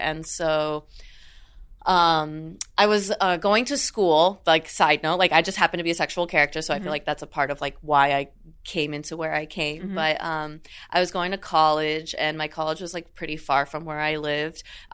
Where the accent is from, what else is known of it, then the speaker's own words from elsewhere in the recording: Florida, United States; I grew up in South Florida.